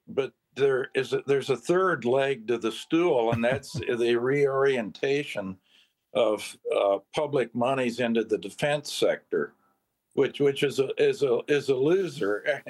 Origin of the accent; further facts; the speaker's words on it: Georgia, United States; Every time I would go to the Republic of Georgia, I always tell them I'm from Georgia